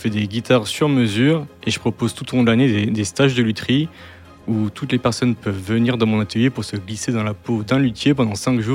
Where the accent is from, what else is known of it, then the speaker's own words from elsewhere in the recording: France; now in Switzerland; Moi, je suis français à la base, j'étais gendarme en France.